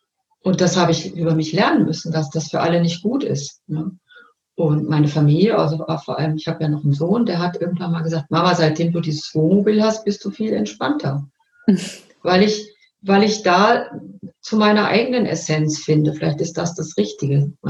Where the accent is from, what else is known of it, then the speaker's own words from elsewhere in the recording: North Rhine-Westphalia, Germany; born there; Ich bin ja aus dem Ruhrgebiet geboren